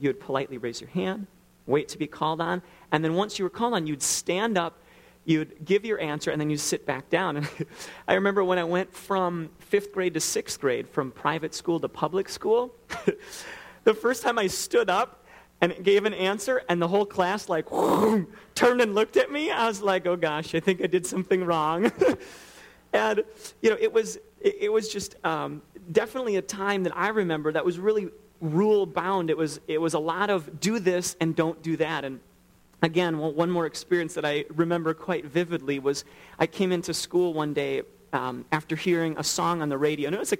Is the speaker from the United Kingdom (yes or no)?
no; Twin Cities, Minnesota, United States; I grew up in the Twin Cities and went to a conservative Baptist church.